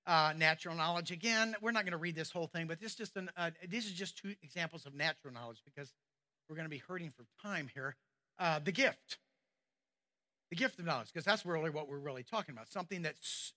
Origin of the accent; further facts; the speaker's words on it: Missouri, United States; My father tried out for the St. Louis Cardinals. I'm from Missouri, and we bled red, which means you're a diehard St. Louis Cardinals fan